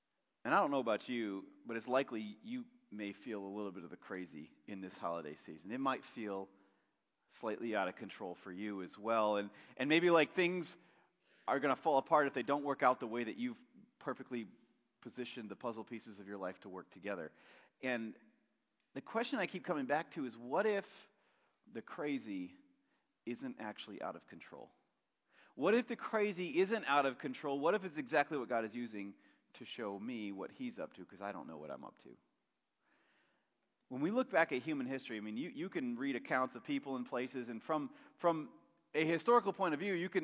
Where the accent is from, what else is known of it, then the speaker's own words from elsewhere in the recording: Walloon Lake, Michigan, United States; Mario didn't know I was from Walloon Lake, and Mario didn't know I was looking for a job.